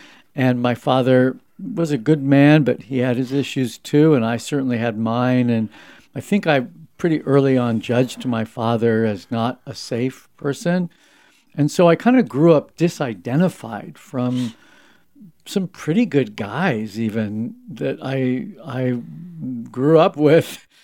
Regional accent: California, United States; So, yeah, I was raised in Southern California.

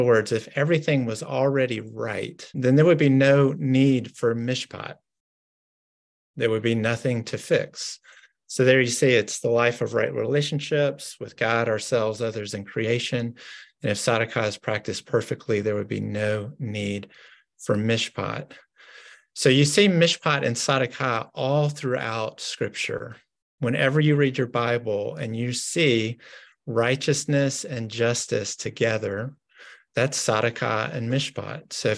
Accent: Nashville, Tennessee, United States; I grew up in Nashville, Tennessee, in Green Hills, and go by that church and that school almost daily when I was growing up.

